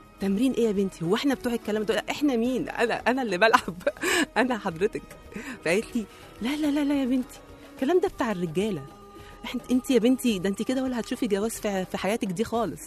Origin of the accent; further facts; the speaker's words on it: Egypt; قلت لها أنا بنت مصرية